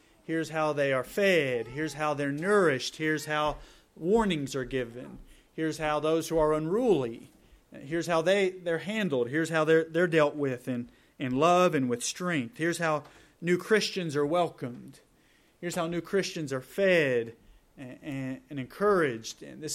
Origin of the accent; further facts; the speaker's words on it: Texas, United States; also born or lived in Alabama; when I was in going into second grade, we moved from Alabama to Texas